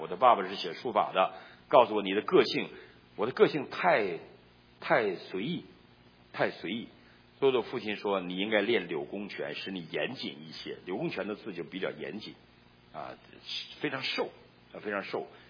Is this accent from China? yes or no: yes; Northeast China, China; 尤其我们东北人